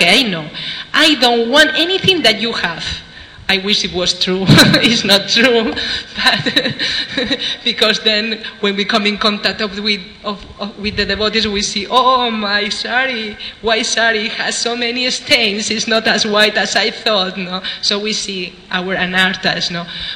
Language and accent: English; Spain; English is a second language; and I come from Spain.